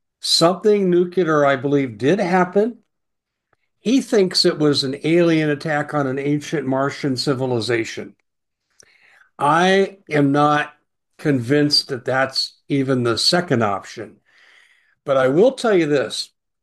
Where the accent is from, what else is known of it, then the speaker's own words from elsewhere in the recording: Arizona, United States; They know I'm from Arizona.